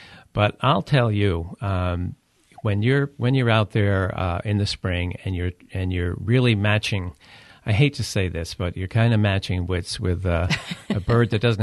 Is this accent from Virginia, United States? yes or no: no; South Burlington, Vermont, United States; I mean, I grew up in South Burlington.